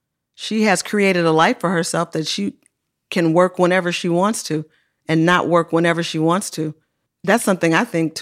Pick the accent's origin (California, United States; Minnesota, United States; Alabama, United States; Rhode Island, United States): California, United States; Oakland; I'm not a Detroit scholar. I come from Oakland.